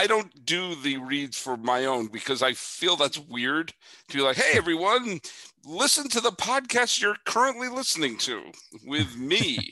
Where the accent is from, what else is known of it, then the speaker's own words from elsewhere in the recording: New England, United States; born there; I was born in 72 in New England.